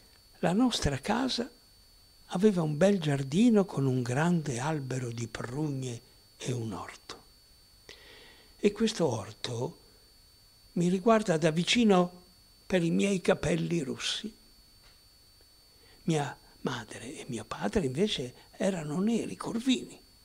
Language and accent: Italian; Bergamo, Lombardy, Italy; born there; Sono nato a Bergamo e non a Treviglio, come pensano e scrivono in molti. E per me Bergamo non è semplicemente una città lombarda.